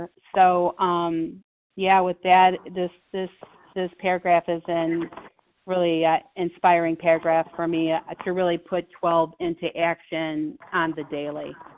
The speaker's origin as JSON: {"language": "English", "region": "Ohio", "country": "United States", "said": "I am from Ohio."}